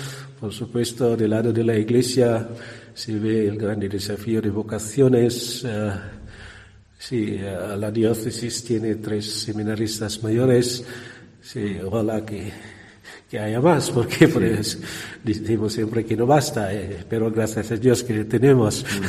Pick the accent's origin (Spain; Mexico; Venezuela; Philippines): Philippines; para mí no es nueva porque soy de Filipinas con más de 7.000 islas. Yo nací en una isla un poquito más grande que Menorca y también más poblada.